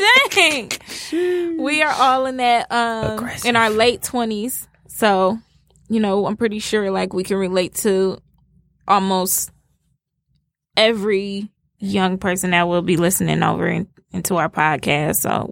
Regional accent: Detroit, Michigan, United States; Well, I'm from Southwest Detroit.

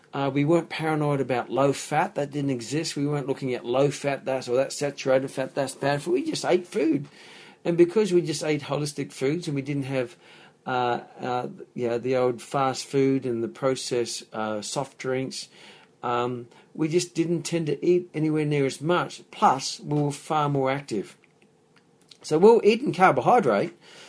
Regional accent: Papua New Guinea; now in Australia; When I was brought up in New Guinea and I came to Australia, there wasn't a big challenge of obesity.

